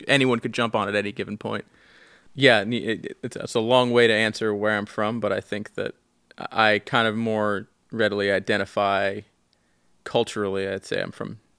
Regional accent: Long Island, New York, United States; now in Brooklyn, United States; I grew up in Long Island. Mm-hmm. About an hour and a half away from the city.

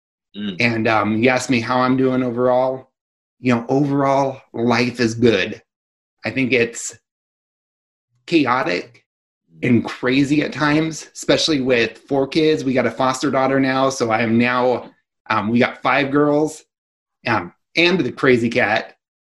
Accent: San Diego, California, United States; now in Minnesota, United States; Well, I'm calling in from Minnesota. Yeah. Now, you need to know about me. I was born and raised in San Diego.

